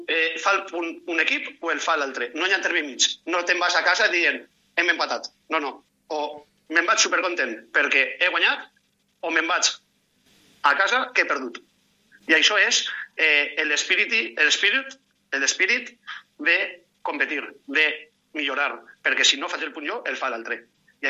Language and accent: Catalan; Vila-real, Valencian Community, Spain; soc de Vila-real, soc del poble